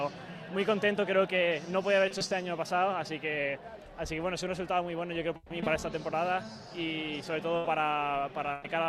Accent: Villar, Spain; now in Madrid, Spain; mucha gente de mi pueblo de Villar vive aquí en Madrid

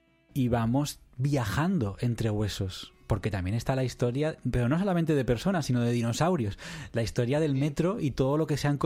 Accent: Madrid, Community of Madrid, Spain; Pues yo vengo de Madrid.

